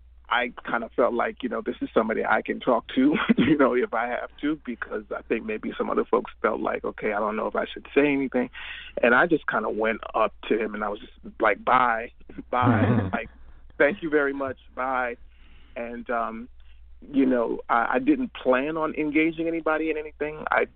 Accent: St. Croix, U.S. Virgin Islands; now in United States; I was raised Moravian in St. Croix in the Moravian Church, and then moving to the States.

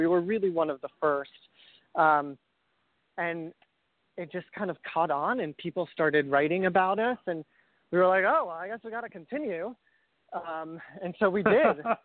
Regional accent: Israel; I grew up in Israel. My mom's American and my dad's Israeli. And I would spend my summers coming to New York to visit my family, my mom's side of the family.

